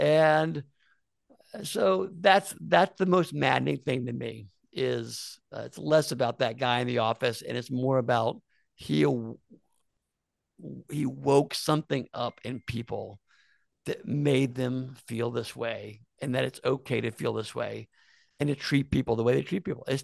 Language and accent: English; Atlanta, Georgia, United States; moved away as an adult; also born or lived in Seattle, United States; I was living in Seattle. I moved there in 1992. Prior to that, 1988, I graduated high school. I grew up in Atlanta, Georgia. I graduated high school. I joined the Navy.